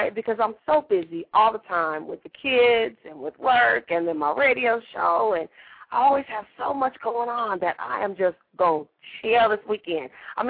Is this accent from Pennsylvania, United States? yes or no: no; Phoenix, Arizona, United States; because y'all know I'm from Phoenix. So I'm just like, I love the heat.